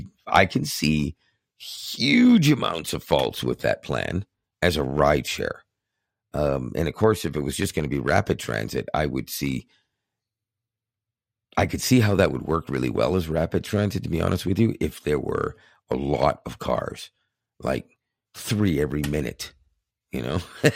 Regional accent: Canada; as a Canadian

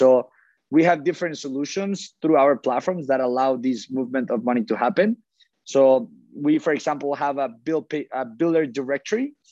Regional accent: Mexico; I'm originally from Mexico. So I come from a family that does agriculture.

